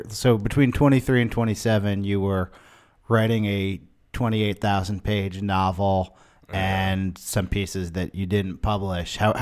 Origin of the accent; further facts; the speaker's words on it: Berkeley, California, United States; I'm from Berkeley.